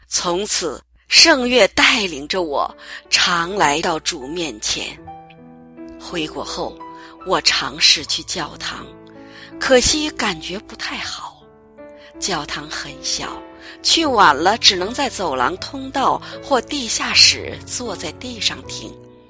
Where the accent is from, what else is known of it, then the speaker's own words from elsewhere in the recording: Yantai, Shandong, China; 我来自山东烟台，2002年信耶稣，至今已13年了。